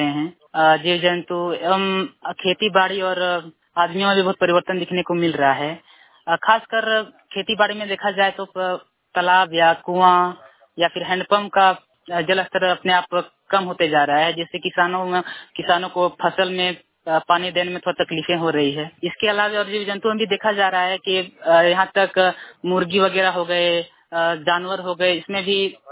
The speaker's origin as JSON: {"language": "Hindi", "town": "Bagodar", "region": "Jharkhand", "country": "India", "said": "ग्राम बेलगा post अरवारा थाना बगोदर जिला गिरडी राज्य झारखंड के निवासी हैं।"}